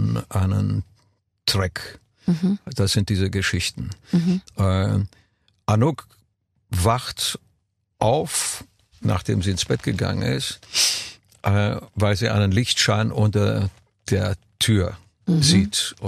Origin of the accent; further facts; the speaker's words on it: Romania; Und wir hatten ja in Rumänien, alle Kinder hatten ja nicht viel.